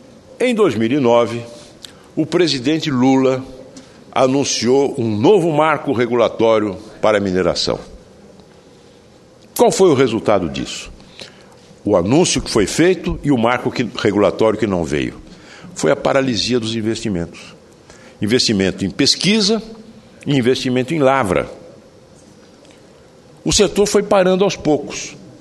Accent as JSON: {"language": "Portuguese", "town": "São José do Rio Preto", "region": "São Paulo", "country": "Brazil", "tie": "born there", "said": "na região de São José do Rio Preto, minha cidade natal"}